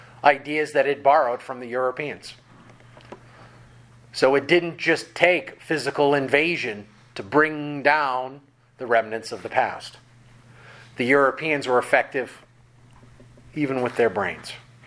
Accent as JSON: {"language": "English", "town": "Northbridge", "region": "Massachusetts", "country": "United States", "tie": "born or raised there", "moved": "yes", "said": "But I grew up in Northbridge, Whitensville. And in my town, I don't know if it's still the case because I moved out 30 years ago."}